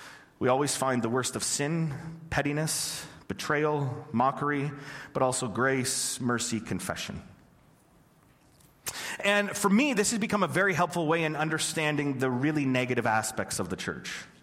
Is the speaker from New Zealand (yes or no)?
no; Ontario, Canada; I grew up in Ontario, completely separated from my extended family.